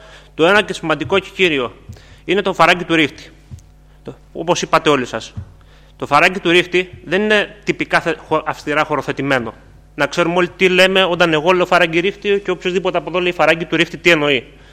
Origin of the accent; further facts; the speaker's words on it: Mesa Moulianá, Crete, Greece; για όσους δεν με ξέρετε, και είμαι γεωγράφος στο επάγγελμα και είμαι από εδώ από τη Σιτία, από τα Μέσα Μουλιάνα συγκεκριμένα.